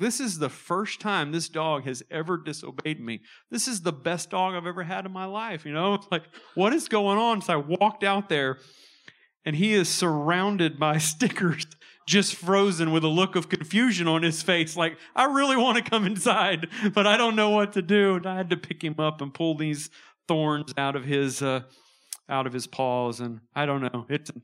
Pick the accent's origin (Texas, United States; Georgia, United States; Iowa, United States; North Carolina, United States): Texas, United States; Houston; I grew up in Houston in the 80s